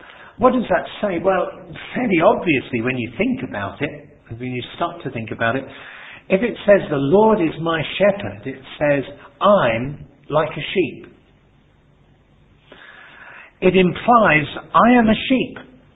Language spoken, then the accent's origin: English; England, United Kingdom; And I suppose too, being British or English, we have a kind of sentimental thing, perhaps from childhood, of little lambs and sheep.